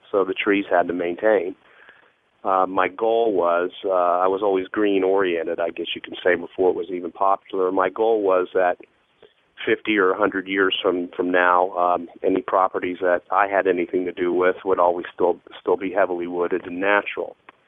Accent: Florida, United States; Well, I was raised in South Florida. And I had a very lucky childhood because I grew up in a time in the 50s and into the 60s where it was not overdeveloped. Our front yard ended where the Everglades began

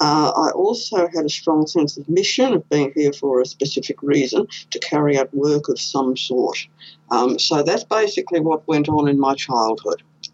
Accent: Queensland, Australia; born there; Okay, well, I was born here in Queensland

